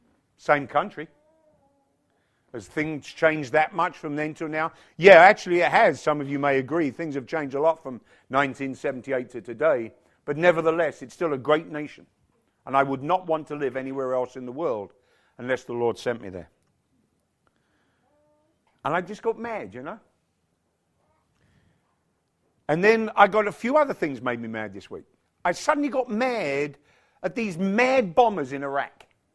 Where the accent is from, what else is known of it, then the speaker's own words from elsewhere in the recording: United Kingdom; I'm a Brit. We are second only to the Pharisees when it comes to tradition.